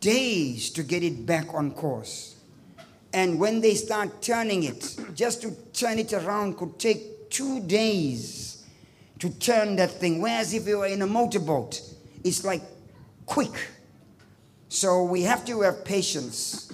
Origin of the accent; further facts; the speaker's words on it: Nigeria; We are the richest in the universe. Say, as Nigerian women.